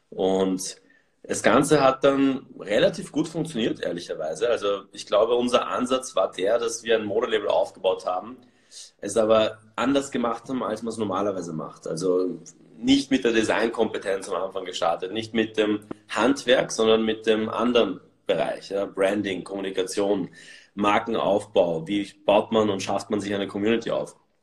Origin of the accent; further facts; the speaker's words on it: Vienna, Austria; ich bin 27 geworden dieses Jahr, bin aus Wien, bin in Wien geboren und aufgewachsen